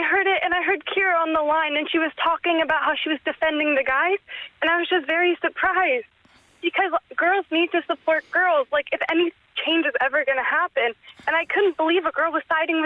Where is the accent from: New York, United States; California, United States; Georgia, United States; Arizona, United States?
California, United States; Huntington Beach; Huntington Beach, California.